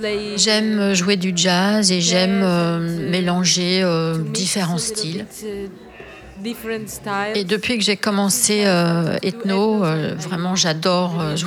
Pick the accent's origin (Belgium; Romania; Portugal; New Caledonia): Portugal; now in Switzerland; j'ai grandi au Portugal. And right et maintenant, now je vis en Suisse.